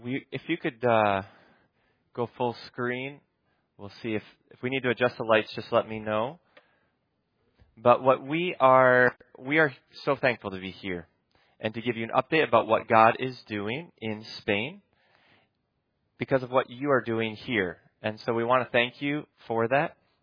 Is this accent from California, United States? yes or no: no; Brainerd, Minnesota, United States; I grew up in Minnesota, in Brainerd, Minnesota, and then Crystal grew up in Central Iowa, North Central Iowa